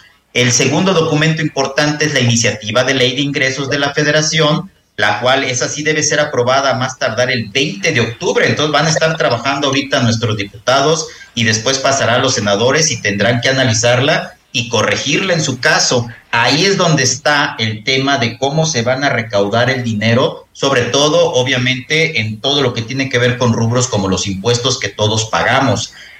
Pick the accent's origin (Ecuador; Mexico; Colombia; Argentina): Mexico